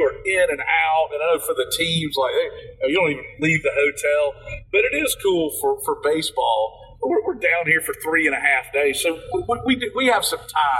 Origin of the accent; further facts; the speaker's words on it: Statesboro, Georgia, United States; It reminds me, my hometown of Statesboro is similar in that Gainesville is close enough to the coast where it's flat and it's just going to be hot, but you're not close enough to get any sort of an ocean breeze.